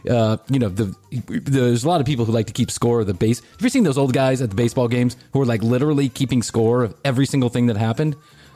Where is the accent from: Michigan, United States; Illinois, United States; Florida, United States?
Illinois, United States; Chicago; We're big Cubs fans. We come from Chicago.